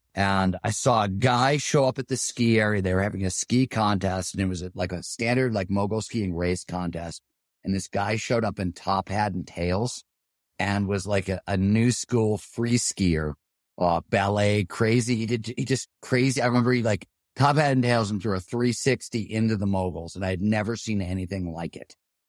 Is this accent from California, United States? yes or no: no; Ohio, United States; I grew up in Ohio